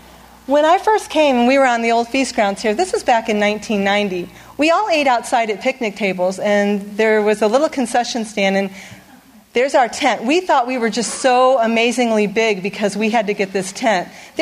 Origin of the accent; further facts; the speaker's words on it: Chicago, Illinois, United States; because I was from Chicago, and I thought, I didn't sign up for this. I did not sign up for this. I was a city girl.